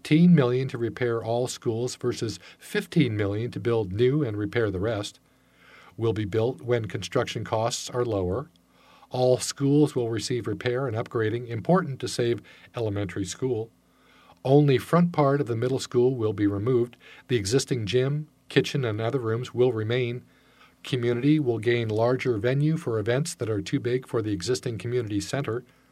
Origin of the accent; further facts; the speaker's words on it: Jefferson, United States; I grew up in Jefferson. I graduated from Jefferson High School in 1998. I bought my first home in Jefferson, and I will buy my next home in Jefferson.